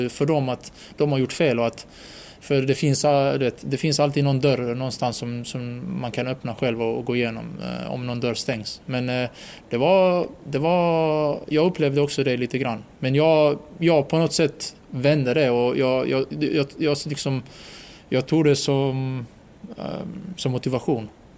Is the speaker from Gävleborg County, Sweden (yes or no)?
no; Landskrona, Skåne, Sweden; när jag växte upp i Landskrona och spelade där.